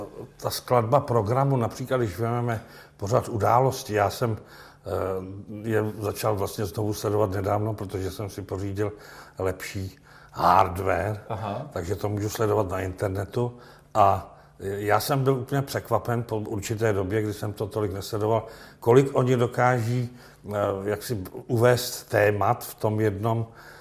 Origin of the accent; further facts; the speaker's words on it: Cheb, Karlovy Vary Region, Czechia; also born or lived in Plzeň; Několika slovy, že jsem vyrůstal v Chebu.